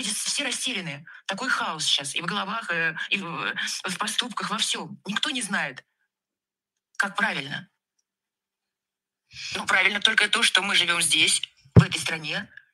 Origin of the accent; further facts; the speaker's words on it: Russia; Я люблю Россию, я люблю, что я россиянка.